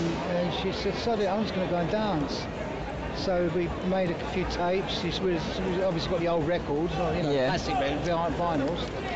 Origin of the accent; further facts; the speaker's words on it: Cork, Munster, Ireland; born there; My father's from Cork. I was born in Cork